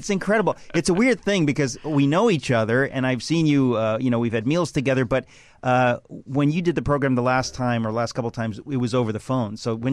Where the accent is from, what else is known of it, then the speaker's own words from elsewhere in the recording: United States; I'm an American citizen, and I'm a pilgrim here, sojourning to my other home.